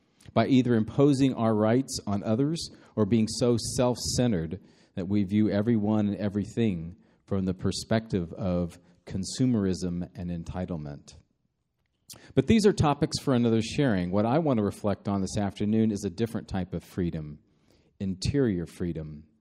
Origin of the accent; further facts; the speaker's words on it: United States; Growing up in the United States, we hear about our freedoms, the freedom of speech, the freedom of religion.